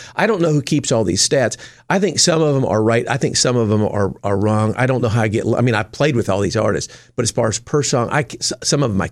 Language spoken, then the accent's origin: English; Nashville, Tennessee, United States; So I grew up in Nashville. My father was in Christian, contemporary Christian music.